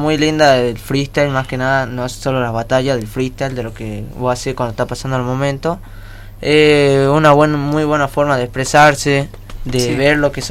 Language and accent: Spanish; San Juan, Argentina; Yo soy de San Juan, tengo 18 años.